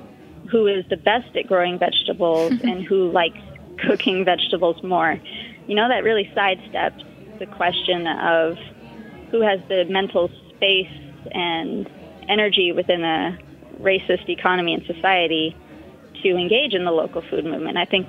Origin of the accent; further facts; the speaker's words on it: India; somebody who grew up in India